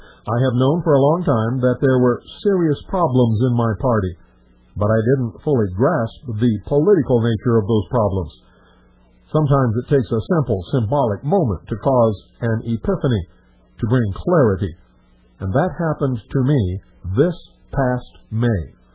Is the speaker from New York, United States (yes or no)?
yes; New York City, New York, United States; I grew up in New York City in a staunchly Democratic middle-class family.